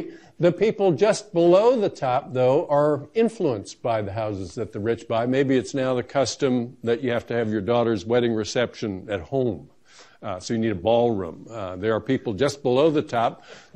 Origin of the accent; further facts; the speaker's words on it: Florida, United States; I grew up in Florida.